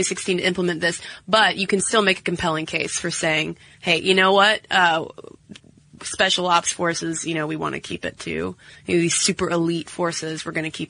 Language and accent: English; Quebec, Canada; first language French; I'm a French-speaking Quebecer with a lot of French exposure, especially when I was a kid.